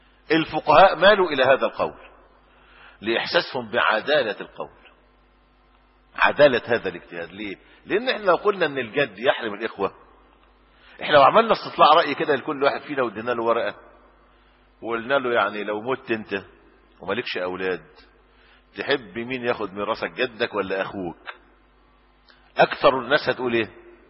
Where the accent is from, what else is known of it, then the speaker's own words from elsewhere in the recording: Egypt; لكن صار عند القاضي عندنا في مصر مجموعه مواد مستقاه ومستنبطه